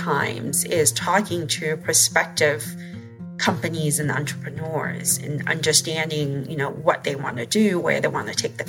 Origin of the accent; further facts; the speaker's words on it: China; I grew up in China. And when I was young, China was just beginning this growth stage, right?